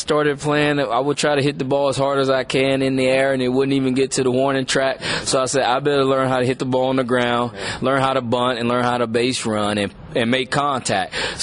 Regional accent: Louisiana, United States; I was a real big baseball fan. My dad was a baseball fan, and I had an older brother that played, so we definitely grew up.

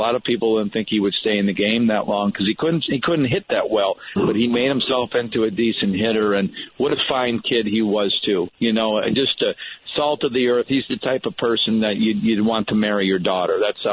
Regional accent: Connecticut, United States; you know, I grew up in Connecticut, but he actually went to the same high school that my mom went to when she left Brooklyn and moved out to Connecticut.

